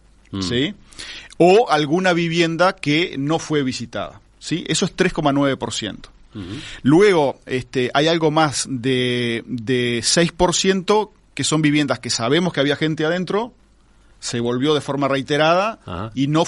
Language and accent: Spanish; Minas de Corrales, Rivera, Uruguay; voy a poner el ejemplo de mi pueblo en Minas de Corrales